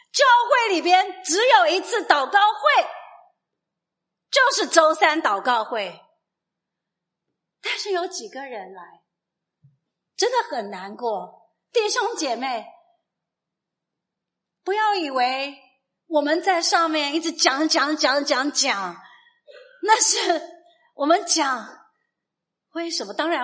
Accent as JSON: {"language": "Chinese", "country": "China", "second_language": "Chinese", "said": "哪怕是语言，我们从中国来，我们来到这个地方，你要学语言"}